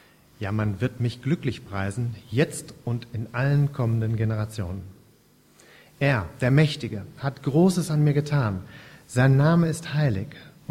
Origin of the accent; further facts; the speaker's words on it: Wetzlar, Hesse, Germany; born there; Geboren bin ich in Wetzlar, aber von neuem geboren hier in Bad Pyrmont.